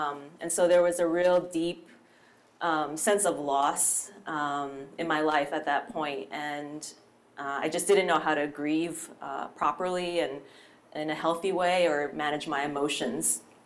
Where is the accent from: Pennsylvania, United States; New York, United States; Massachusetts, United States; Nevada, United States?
Pennsylvania, United States; I grew up in a traditional Chinese-American home outside of Philadelphia in the States.